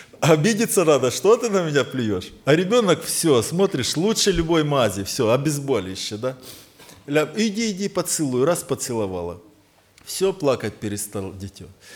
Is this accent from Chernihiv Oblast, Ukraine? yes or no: no; Myrhorod, Poltava Oblast, Ukraine; Ну, вы же знаете, что я из Миргорода, да?